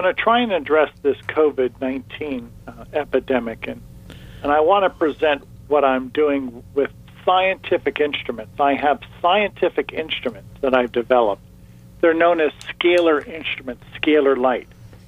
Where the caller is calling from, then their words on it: Bradenton, Florida, United States; I'm calling in from Bradenton, Florida.